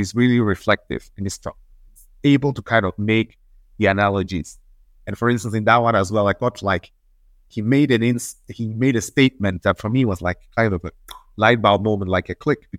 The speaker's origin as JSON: {"language": "English", "country": "Switzerland", "said": "I came from Switzerland."}